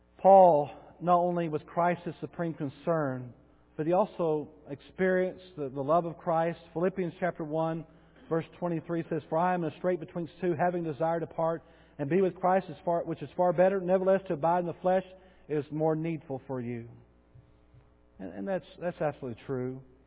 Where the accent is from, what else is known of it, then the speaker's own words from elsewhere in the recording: Bowie, United States; the small town that we grew up in Bowie, every weekend there was parties.